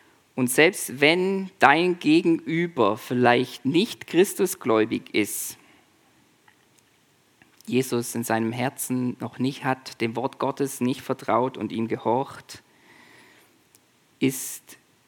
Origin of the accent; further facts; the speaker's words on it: Swabia, Germany; ja, ich bin kein Deutscher, ich bin Schwabe